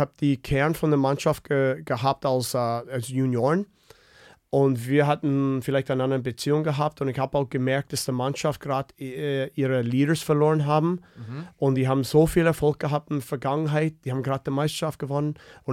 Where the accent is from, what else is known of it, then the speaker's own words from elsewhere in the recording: Winnipeg, Manitoba, Canada; German is a second language; Ich komme aus Winnipeg